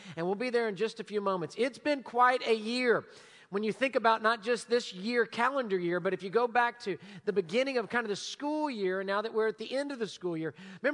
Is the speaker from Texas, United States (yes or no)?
yes; Houston, Texas, United States; you're able to say, hey, I'm from Houston.